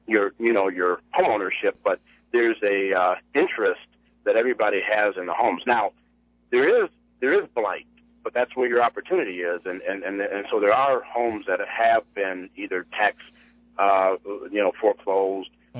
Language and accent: English; Grand Rapids, Michigan, United States; Being in the state of Michigan, growing up in Grand Rapids